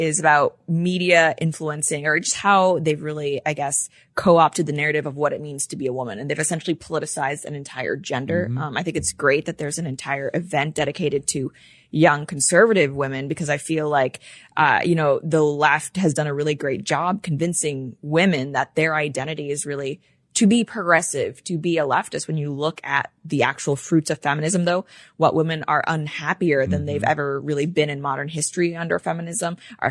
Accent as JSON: {"language": "English", "country": "Hong Kong", "tie": "born or raised there", "also_born_or_lived": "Canada"}